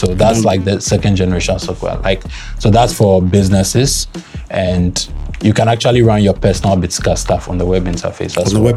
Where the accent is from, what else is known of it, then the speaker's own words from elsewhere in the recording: Ghana; moved away as an adult; I was born and raised in Ghana, went to Infantepim.